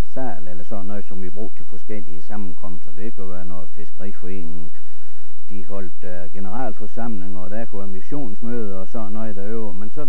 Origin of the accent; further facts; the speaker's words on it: Lyngby, Capital Region of Denmark, Denmark; Vi står uden for mit barndomshjem.